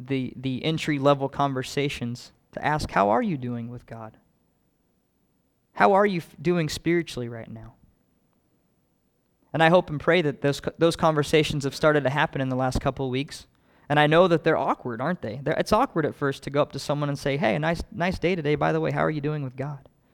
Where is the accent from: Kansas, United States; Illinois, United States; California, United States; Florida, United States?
Kansas, United States; I wasn't born and raised in Iowa, but I was just next door in Kansas, and I know the Midwest mentality is